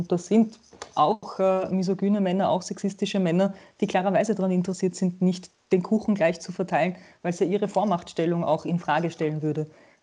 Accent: Gramatneusiedl, Lower Austria, Austria; Ich bin am Land in Österreich aufgewachsen, in einer 2500 Menschen umfassenden Gemeinde mit dem schönen Namen Gramat-Neusiedl

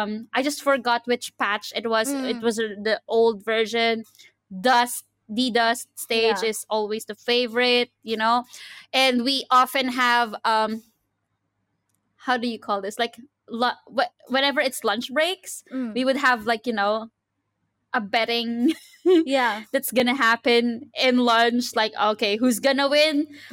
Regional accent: Philippines; we grew up in the Philippines watching anime.

